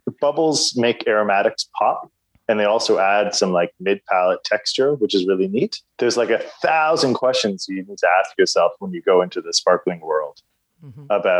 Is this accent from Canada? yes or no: yes; Canada; forgive me for being Canadian and using metric units.